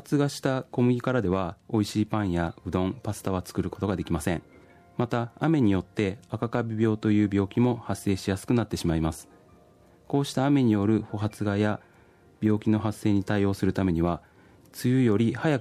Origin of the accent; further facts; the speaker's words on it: Nagoya, Aichi, Japan; 愛知県の名古屋市です。